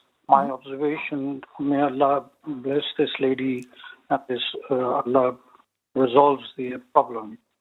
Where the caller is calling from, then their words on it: London, United Kingdom; I'm calling from London.